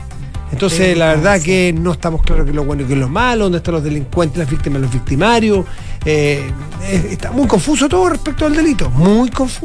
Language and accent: Spanish; Santiago, Santiago Metropolitan, Chile; Oye, qué capitalinos sí, somos, qué santiaguinos.